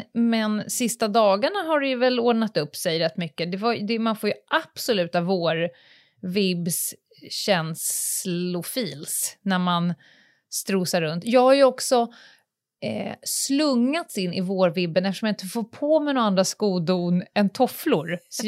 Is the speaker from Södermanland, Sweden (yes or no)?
no; Stockholm, Stockholm County, Sweden; Har jag någon gång markerat mig mer som en stockholmare? Så fort jag hamnar utanför tullarna, då är jag abroad.